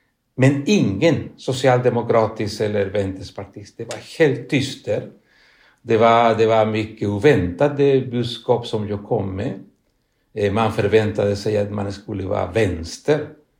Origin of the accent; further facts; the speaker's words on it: Chile; now in Sweden; Och jag kom från Sydamerika, från Chile, det är mycket splittrade samhällen, stora klyftor och mycket annat.